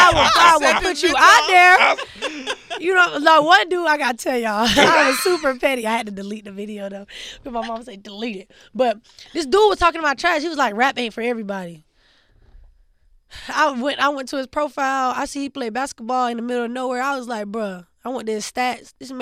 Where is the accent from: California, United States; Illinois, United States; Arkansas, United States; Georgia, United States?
Georgia, United States; Savannah; even when I was little, like, 7, because growing up in Savannah, I always got free stuff